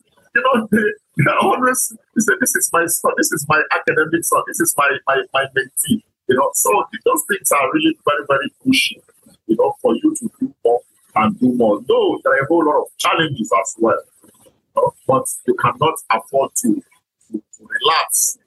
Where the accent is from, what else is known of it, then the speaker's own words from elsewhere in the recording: Nigeria; It's crazy as a Nigerian, when you go, you travel across the world and you get to international airports